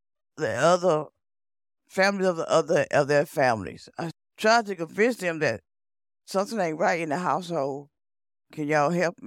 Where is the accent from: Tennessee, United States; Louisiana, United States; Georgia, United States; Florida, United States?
Georgia, United States; Hawkinsville; also born or lived in Columbus; I was born here in Columbus, but I was adopted after my mom died in 1972. So we moved to a little small town called Hawkinsville, Georgia. And I stayed there till I got 17 years old and moved back to Columbus.